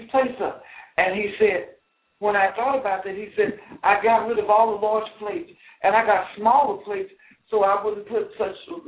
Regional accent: Texas, United States; I don't know about you, but I grew up in East Texas in the country.

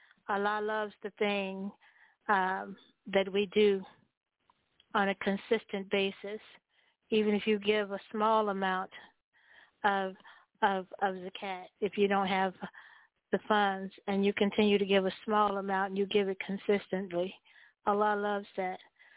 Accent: Chicago, Illinois, United States; Because I'm from Chicago, right?

